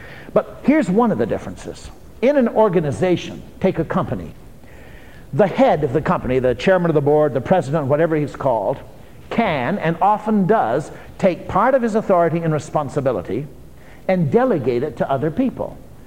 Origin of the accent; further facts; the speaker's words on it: United States; I'm an American, if you haven't guessed.